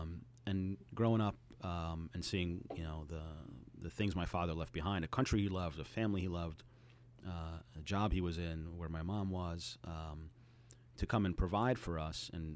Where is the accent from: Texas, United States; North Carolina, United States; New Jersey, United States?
New Jersey, United States; Jersey City; also born or lived in Glen Ridge; I grew up in Jersey City before moving to Glen Ridge.